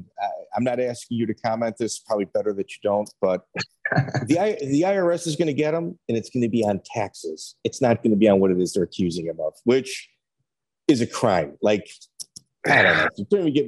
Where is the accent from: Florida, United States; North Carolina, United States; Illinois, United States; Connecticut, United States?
Illinois, United States; Chicago; Like, your card, I mean, I'm from Chicago. You're like 9 hours driving away.